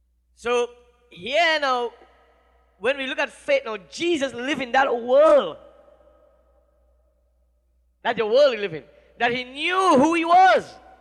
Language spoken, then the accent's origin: English; St. Vincent & Grenadines; I ain't from Spain, because we have Spain and we have a Spanish tongue. But I'm from St. Vincent. And I come over here